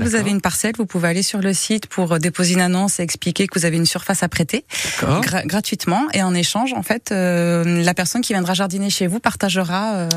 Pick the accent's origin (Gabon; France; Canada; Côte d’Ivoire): France; Toulouse, Occitanie; Ben en fait, je suis toulousaine, ouais.